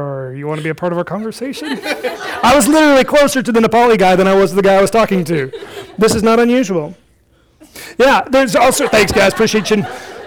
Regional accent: United States; I'm an American

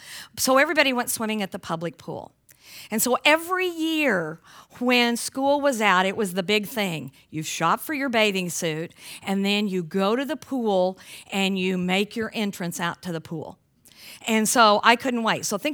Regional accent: Texas, United States; And I grew up right on the Texas-New Mexico border. As a matter of fact, my parents became Christians.

